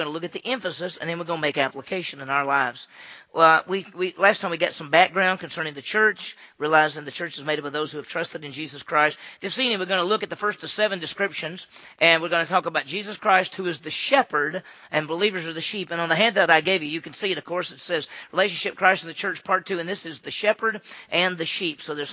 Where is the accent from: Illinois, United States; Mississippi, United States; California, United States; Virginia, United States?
Mississippi, United States; Meridian; Well, I did not grow up in a rural area. I grew up in Meridian, Mississippi, which is about 45,000, so I'm a city person.